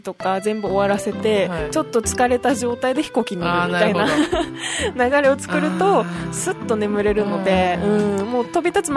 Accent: Saga, Japan; 福岡空港から高速バスで佐賀まで帰るっていうルートなんですけ ど

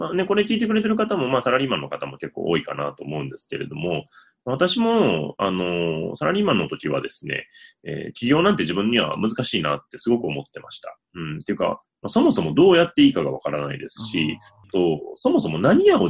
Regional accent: Wakayama, Japan; born there; 私自身はですね、まあ、1975年に和歌山県で生まれまして

